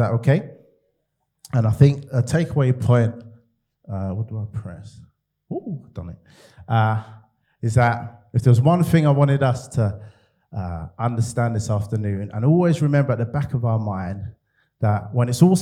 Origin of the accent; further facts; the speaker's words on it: Nigeria; I'm going to cut to the chase, because I'm Nigerian.